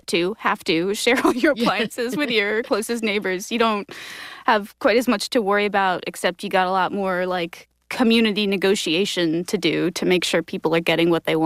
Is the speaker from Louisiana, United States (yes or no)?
no; New York City, New York, United States; growing up in New York City and like, having access to all sorts of internet